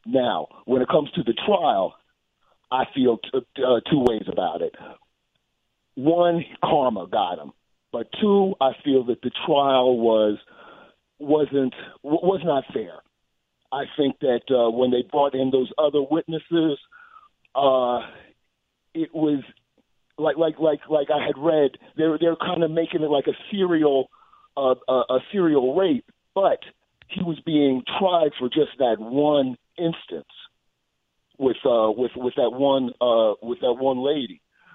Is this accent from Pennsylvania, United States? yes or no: yes; Philadelphia, Pennsylvania, United States; I'm from Philly. I'm 61